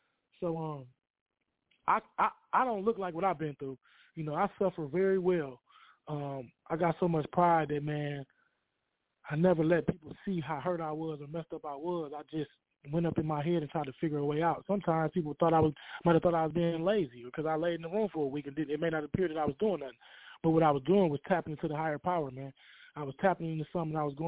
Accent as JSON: {"language": "English", "region": "Michigan", "country": "United States", "said": "because I'm from Michigan. Some things may not apply in certain states"}